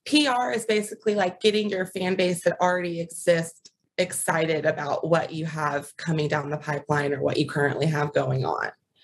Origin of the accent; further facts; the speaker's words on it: Biloxi, Mississippi, United States; now in Nashville, United States; I moved from the Gulf Coast of Mississippi in a town called Biloxi is where I grew up. My folks and family are still down there.